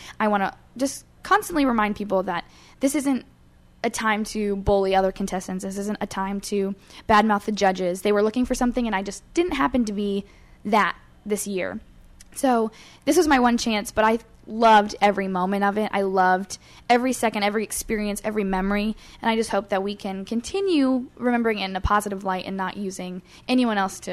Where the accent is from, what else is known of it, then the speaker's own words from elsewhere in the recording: Iowa, United States; I think that my calling is here in Iowa, and I think that I can change the world from my hometown.